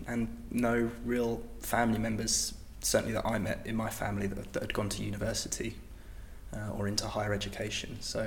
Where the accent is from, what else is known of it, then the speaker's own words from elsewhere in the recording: Basildon, East of England, United Kingdom; I grew up around that area in a place called Langdon Hills, which is just part of the Basildon suburb, and then later went to school on Canvey Island, which is again in Essex.